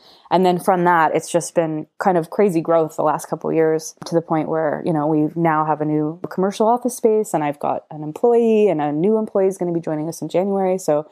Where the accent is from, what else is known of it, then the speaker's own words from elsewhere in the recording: Windsor, Ontario, Canada; accent: flat Midwestern; now in Montreal, Canada; I am based out of Montreal, but I'm originally from Windsor, Ontario. So I may have a bit of a flat Midwestern accent, which came from growing up across the border from Detroit. But I've been in Montreal for 14 years now. So I'm basically a Montrealer.